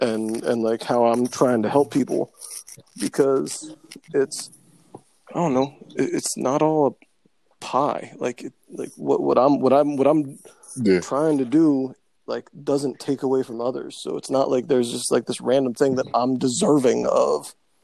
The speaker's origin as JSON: {"language": "English", "country": "Lebanon", "tie": "born or raised there", "said": "when we were growing up in Lebanon, it wasn't nearly as diverse as it is now."}